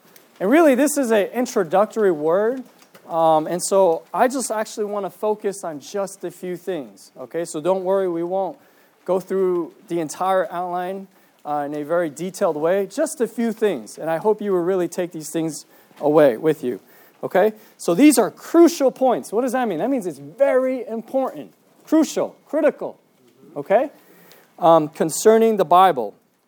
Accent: Piscataway, New Jersey, United States; okay, and I am from Piscataway, New Jersey.

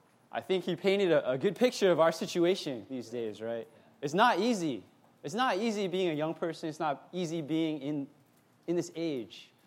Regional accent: Philadelphia, Pennsylvania, United States; now in Cambridge, United States; And from Cambridge, Massachusetts. Been there for 6 years, but I also grew up in the Northeast. So I grew up around Philadelphia

